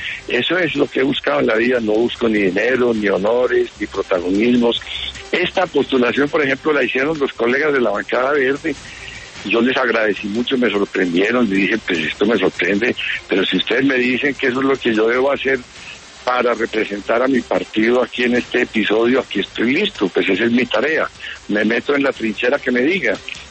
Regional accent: Colombia; ¿Qué esperamos que ocurra allá como colombianos?

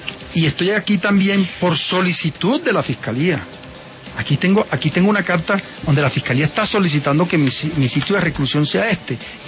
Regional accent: Sahagún, Córdoba, Colombia; soy un campesino, soy un provinciano de Sahagún, Córdoba, que no le he hecho daño a nadie

